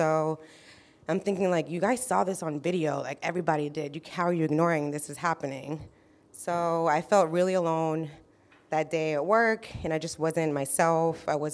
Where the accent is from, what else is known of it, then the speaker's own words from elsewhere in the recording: Sudan; born there; So I was born in Sudan, Africa.